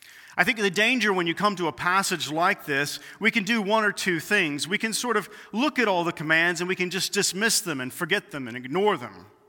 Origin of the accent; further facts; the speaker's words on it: Mississippi, United States; I grew up in Mississippi, and my grandfather was building a football field around the late 60s, early 70s